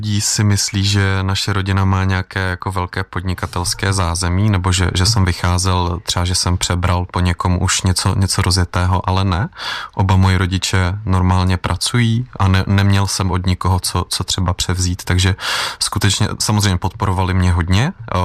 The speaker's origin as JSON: {"language": "Czech", "town": "Chodov", "region": "Karlovy Vary Region", "country": "Czechia", "tie": "born or raised there", "said": "Ano, jsem tady z Karlovarského kraje v Chodově, jsem vyrůstal."}